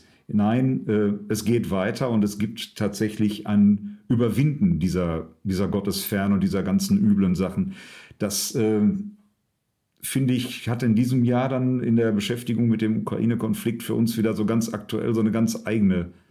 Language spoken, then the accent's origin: German; North Rhine-Westphalia, Germany; Und wie ja manche wissen, komme ich ja ursprünglich aus dem Ruhrgebiet